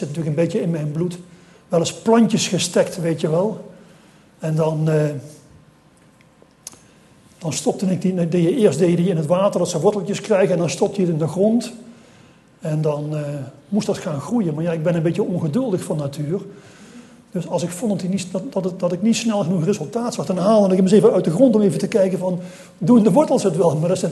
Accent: Lent, Gelderland, Netherlands; Ik kom van oorsprong, ik kom uit Lent bij Nijmegen.

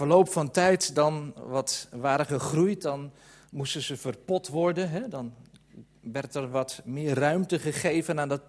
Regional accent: Amsterdam, North Holland, Netherlands; ik kom uit Amsterdam, een stadsjongen, weet je wel.

